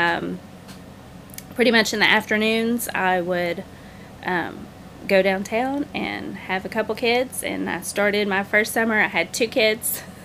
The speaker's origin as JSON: {"language": "English", "town": "Searcy", "region": "Arkansas", "country": "United States", "said": "I have done random things in Searcy. I'm from Searcy, and I have always painted."}